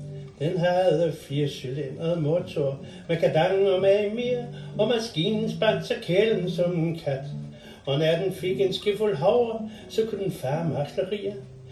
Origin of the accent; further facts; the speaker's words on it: Central Denmark Region, Denmark; fra min barndom ude i Vestjylland, hvor jeg voksede op